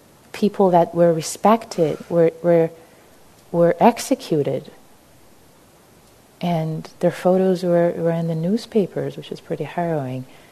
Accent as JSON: {"language": "English", "town": "Tehran", "region": "Tehran Province", "country": "Iran", "tie": "born or raised there", "said": "I was born in Tehran, Iran, before the Islamic Revolution."}